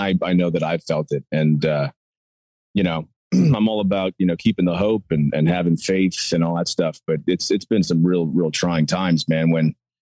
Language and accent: English; Cleveland, Ohio, United States; Yeah, I grew up in the suburbs of Cleveland.